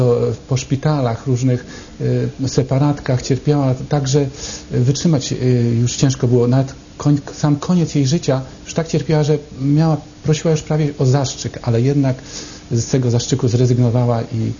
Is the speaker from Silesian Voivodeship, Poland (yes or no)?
no; Zamość, Lublin Voivodeship, Poland; Jeszcze tylko tatusia, mamusie w Zamościu, bo ja z Zamościa pochodzę